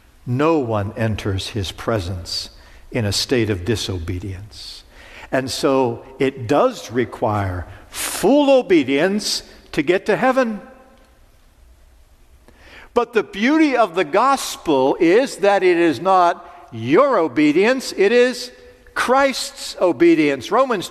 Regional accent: Pittsburgh, Pennsylvania, United States; but on our street where I grew up in Pittsburgh, there were kids that were younger than me

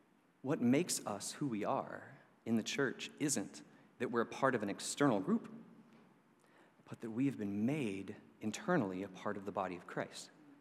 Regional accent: the South, United States; accent: Southern; also born or lived in United Kingdom; I am an expatriated Southerner. My accent died long ago because I lived in the UK for a while. That will wash the Southern accent out of most of us.

